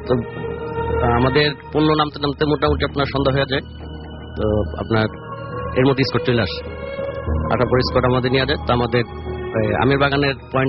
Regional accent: Dhaka, Dhaka Division, Bangladesh; আমি আসছি যাত্রাবাড়ি ধোলাইপাড় থেকে।

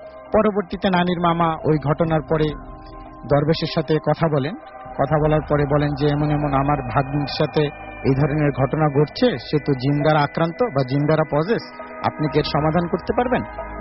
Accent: Mirpur, Dhaka Division, Bangladesh; Paschim শাহরপাড়া, Mirpur.

